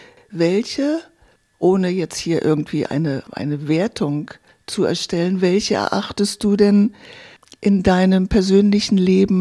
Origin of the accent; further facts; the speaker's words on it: Northern Germany, Germany; Weil ich komme aus dem Norden und höre das Wort nicht zum ersten Mal